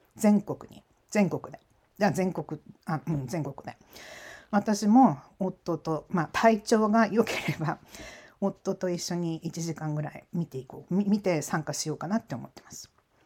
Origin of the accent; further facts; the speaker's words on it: United States; シアトルの入国管理は私は移民局、外国、アメリカ人なので移民局関係ないんだけども